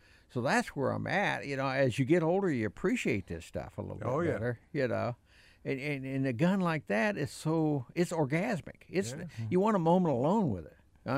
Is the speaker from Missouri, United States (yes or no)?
yes; Missouri, United States; I'm from Missouri. I think I'd cancel that one on the deal.